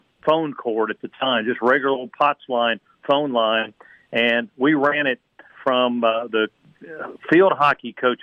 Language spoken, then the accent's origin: English; Middletown, Ohio, United States; I grew up in Middletown, Ohio, and the guy that I listened to first was a guy named Warren Johnson, WPFB Radio in Middletown, Ohio, who did Middletown High School.